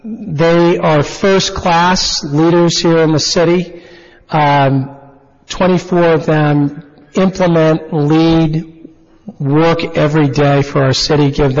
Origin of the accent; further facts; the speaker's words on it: Newton, Massachusetts, United States; The chance to be mayor of my hometown and work to provide the next generation of Newtonians the same opportunities that I had.